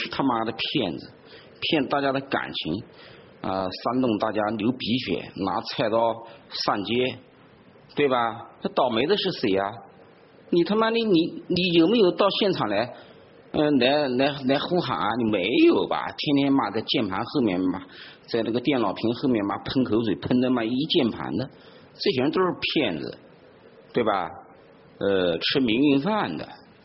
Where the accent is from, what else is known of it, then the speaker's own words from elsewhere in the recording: China; born there; 因为我生在中国，我对中国的文化和中国的国民性劣根性我太了解了。